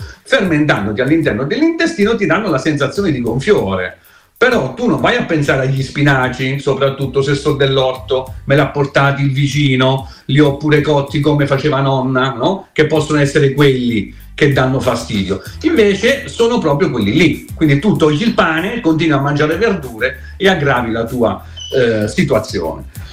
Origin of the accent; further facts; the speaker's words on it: Southern Italy, Italy; Ma io sono un terrone anomalo